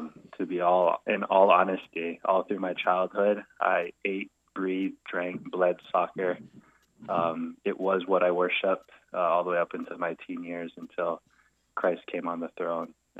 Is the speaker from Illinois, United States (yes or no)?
no; Honolulu, Hawaii, United States; I grew up in Nu'uanu, up the hill on Aleva Heights, and playing, running around in the valley in Pu'unui.